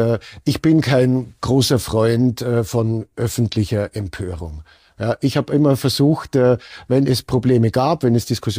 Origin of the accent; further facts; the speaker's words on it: Germany; now in Austria; Regeln in Österreich, sind nicht so streng ausgelegt worden wie in anderen Ländern, zum Beispiel in meiner Heimat Deutschland.